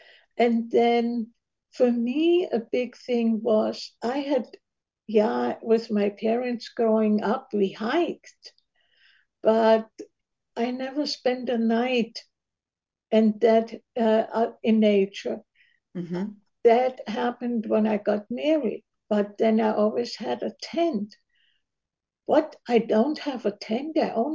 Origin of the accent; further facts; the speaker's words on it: Germany; now in United States; I was born and raised in Germany